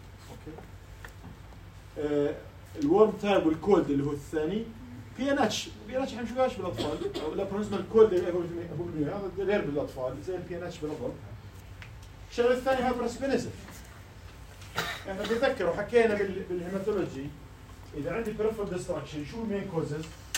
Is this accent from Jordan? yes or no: yes; Jordan; عادة بيجي من نورث يوروب إحنا من الأردن مش كثير منه